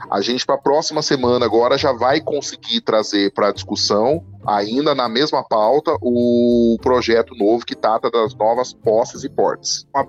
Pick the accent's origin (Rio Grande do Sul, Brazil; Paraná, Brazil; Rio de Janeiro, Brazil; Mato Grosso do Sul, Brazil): Mato Grosso do Sul, Brazil; Eu venho do Mato Grosso do Sul, um estado que é de fronteira